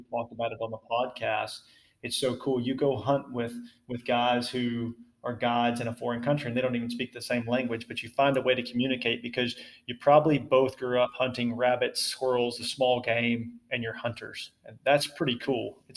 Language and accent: English; Arkansas, United States; And I grew up in Arkansas wearing super heavy clothing before we had technical outerwear.